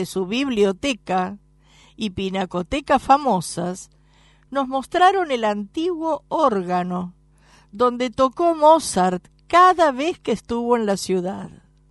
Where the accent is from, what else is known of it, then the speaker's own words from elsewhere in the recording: Buenos Aires, Argentina; born there; also born or lived in other provinces; Yo nací en Buenos Aires y si bien en algunos momentos he vivido en otras provincias, no termino de conocer Buenos Aires.